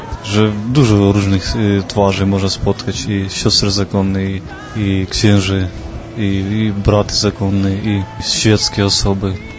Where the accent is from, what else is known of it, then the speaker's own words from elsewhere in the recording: Ukraine; Polish is a second language; Z Ukrainy, z południowej Ukrainy.